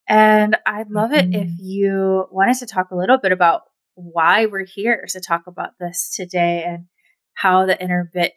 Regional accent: Pacific Northwest, United States; I'm from the Pacific Northwest, so how's the weather over there?

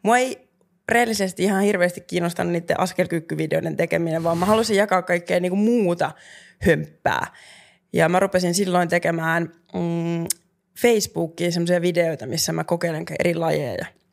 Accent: Vaasa, Ostrobothnia, Finland; now in Helsinki, Finland; Vaasasta lähtöisin. Ja mä tuun Pohjanmaalta.

